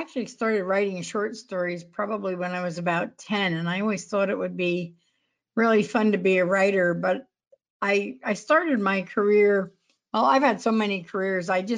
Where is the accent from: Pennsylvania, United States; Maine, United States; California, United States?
Pennsylvania, United States; So I grew up in Berks County, which is right next to Lancaster County, which is very heavily Pennsylvania Dutch.